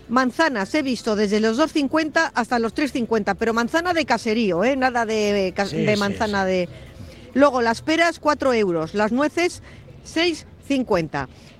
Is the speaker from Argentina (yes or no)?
no; Bilbao, Basque Country, Spain; somos de Bilbao, que esto no es Murcia